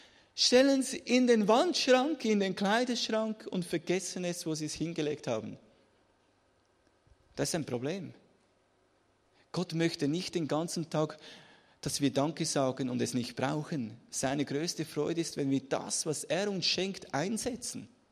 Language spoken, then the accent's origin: German; Switzerland; Bei uns in der Schweiz, da müssen wir Französisch lernen.